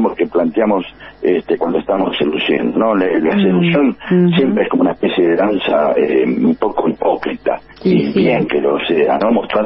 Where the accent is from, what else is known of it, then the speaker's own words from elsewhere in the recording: Tucumán, Argentina; bueno, soy tucumana